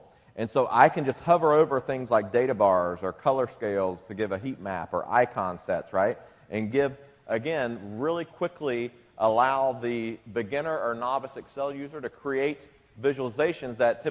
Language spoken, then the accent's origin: English; Southeast, United States; and again, I'm from the Southeast, right?